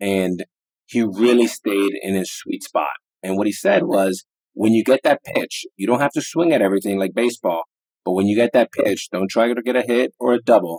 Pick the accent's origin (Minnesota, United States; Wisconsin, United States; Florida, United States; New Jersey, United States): Florida, United States; Miami; also born or lived in New York; I was born in New York, raised in Miami. You know, even though we came from modest beginnings, my mother worked two jobs.